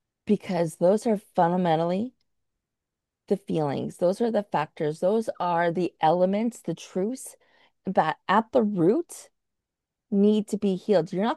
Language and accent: English; Canada; because I'm Canadian, right?